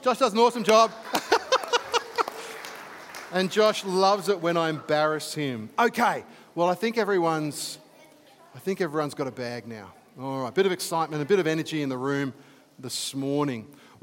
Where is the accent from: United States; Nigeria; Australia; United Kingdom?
Australia; I love our country of Australia. I'm a huge fan of it. I love being an Aussie